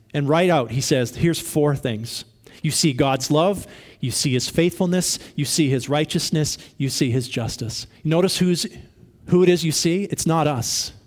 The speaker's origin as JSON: {"language": "English", "region": "West Coast", "country": "United States", "tie": "born or raised there", "said": "And I grew up on the West Coast around mountains, and they're impressive."}